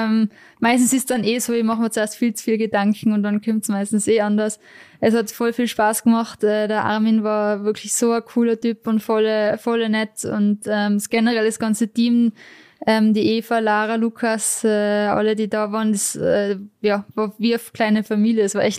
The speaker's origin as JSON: {"language": "German", "country": "Austria", "said": "Das ist natürlich die größte Auszeichnung bei uns in Österreich, was man eigentlich kriegen kann als Sportlerin."}